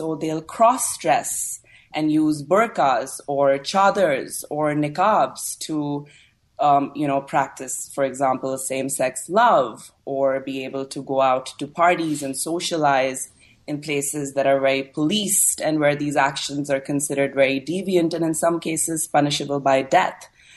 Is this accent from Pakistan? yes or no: yes; Pakistan; I was born and raised in Pakistan.